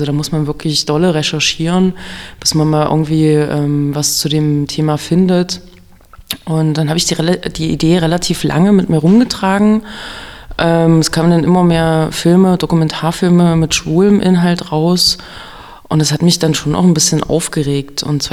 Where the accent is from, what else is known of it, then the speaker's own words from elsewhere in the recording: Thuringia, Germany; wo hätte ich denn mal irgendwie Frauen sehen können im Eichsfeld, wo ich aufgewachsen bin.